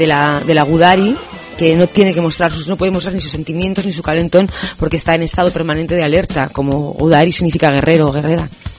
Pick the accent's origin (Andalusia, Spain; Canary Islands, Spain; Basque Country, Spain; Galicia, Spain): Basque Country, Spain; desesencializo lo que significa ser vasca, pero sí que hablo como vasca.